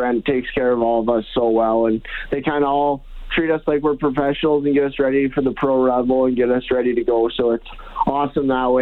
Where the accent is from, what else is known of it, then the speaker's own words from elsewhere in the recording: Shaunavon, Saskatchewan, Canada; I grew up in Shaunavon, Saskatchewan, small town. We have a pretty big farm down there, around 12,000 acres, and I grew up kind of hardworking family, very competitive.